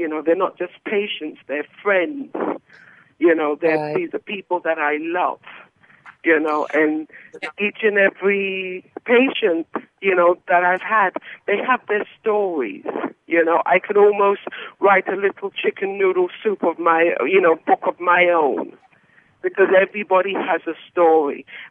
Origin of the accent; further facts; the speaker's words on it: England, United Kingdom; I'm from England. I was born in England, and my parents are from Jamaica.